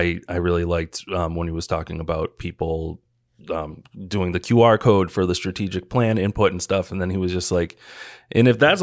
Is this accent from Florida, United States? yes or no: no; Boston, Massachusetts, United States; when I moved back to Boston after college, and I'm from Boston.